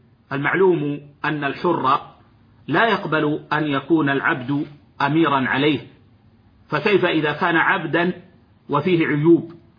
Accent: Saudi Arabia

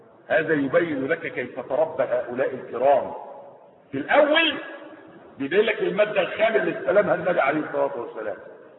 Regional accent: Egypt; هو ده النظام الايه بتاع الطرر اللي ماشي عندنا في مصر

